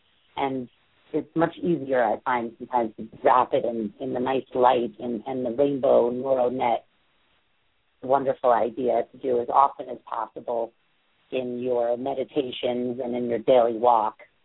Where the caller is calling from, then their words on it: New York City, New York, United States; And I'm coming in from New York City at the bottom of the island.